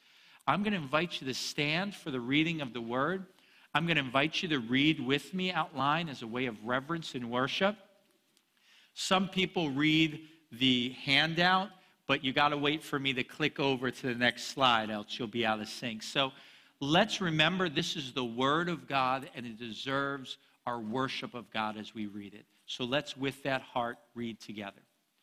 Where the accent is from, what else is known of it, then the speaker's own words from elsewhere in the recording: United States; Now, because we're American Christians, we tend to think very individualistic.